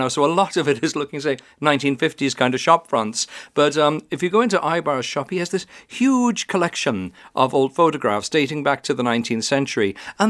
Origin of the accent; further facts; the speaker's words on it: Cobh, Munster, Ireland; there's a business in my hometown in Cove, County Cork